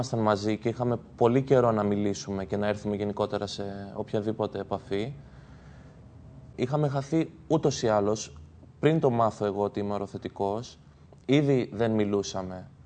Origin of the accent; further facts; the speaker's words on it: Dea, Central Greece, Greece; moved away; Η καταγωγή μου είναι από Φωκίδα, Δέα Φωκίδος.